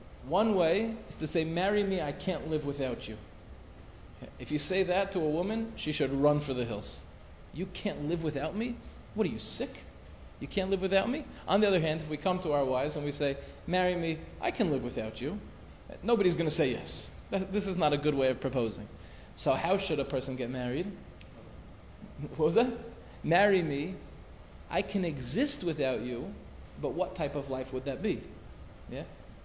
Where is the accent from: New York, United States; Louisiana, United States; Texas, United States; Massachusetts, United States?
New York, United States; Five Towns; In Los Angeles, it's like I grew up in the Five Towns.